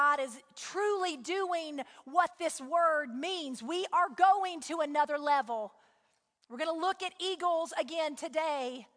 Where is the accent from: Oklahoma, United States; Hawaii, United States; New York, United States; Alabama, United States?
Alabama, United States; Huntsville; I grew up in Huntsville, Alabama.